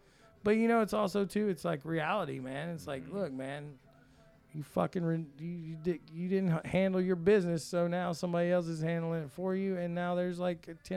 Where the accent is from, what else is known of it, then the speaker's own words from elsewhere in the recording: Southern United States, United States; Mine was last year and the year before, you know, because I'm from the South.